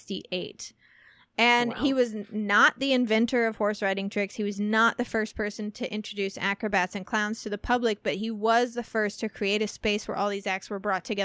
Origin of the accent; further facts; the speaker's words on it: Midwest, United States; We grew up in the Midwest, and me even like further south than you.